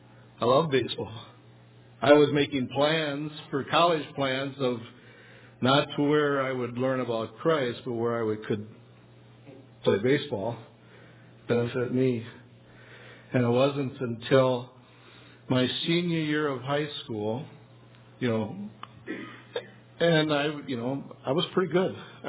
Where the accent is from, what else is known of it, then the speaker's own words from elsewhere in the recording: Rochester, Minnesota, United States; Because I grew up in Rochester, so it wasn't that long of a trip to Pillsbury Baptist Bible College.